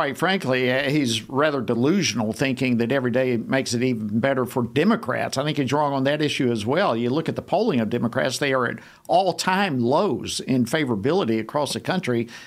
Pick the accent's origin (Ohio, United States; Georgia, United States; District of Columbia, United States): Georgia, United States; he represents the 9th Congressional District of my home state of Georgia.